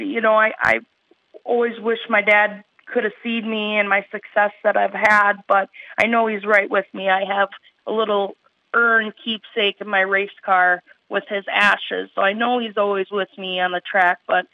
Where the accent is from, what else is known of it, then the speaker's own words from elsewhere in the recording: Chatfield, Minnesota, United States; also born or lived in Austin; Yes, I grew up in Chatfield all my life, and Dan and I lived in Austin, and I wanted to be closer to family and closer to work, so we ended up moving back to Chatfield